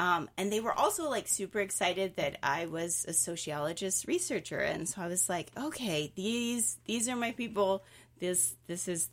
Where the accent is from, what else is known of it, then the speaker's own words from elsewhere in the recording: Wisconsin, United States; I think we're still Wisconsin Badger fans at heart. I grew up in Wisconsin, and we're both from Wisconsin there. So I went to college in Ohio.